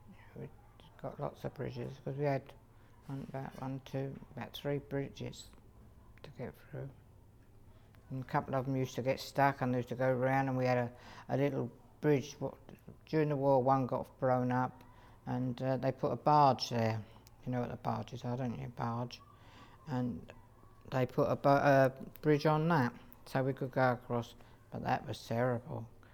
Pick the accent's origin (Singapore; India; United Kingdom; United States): United Kingdom; Isle of Dogs, London; I grew up on the Isle of Dogs. I went on the Isle of Dogs, moved on to the Isle of Dogs in 1945, near the end of the war, and I went to school on there and grew up on the island.